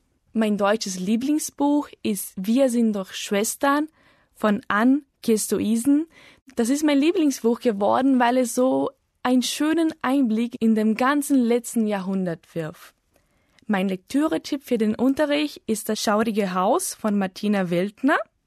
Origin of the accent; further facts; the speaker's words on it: Brazil; German is a second language; Ich komme aus Brasilien und ich bin im Jahr 1989 geboren.